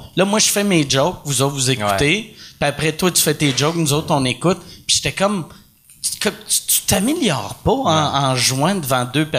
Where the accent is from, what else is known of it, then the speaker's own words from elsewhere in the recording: Montreal, Quebec, Canada; Chaque fois, le monde me demandait d'où tu viens, je disais Montréal.